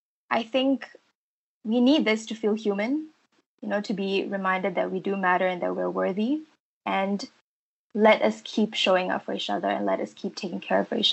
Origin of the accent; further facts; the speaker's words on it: Malaysia; collectively as Malaysian people, it is really important that we have people who will say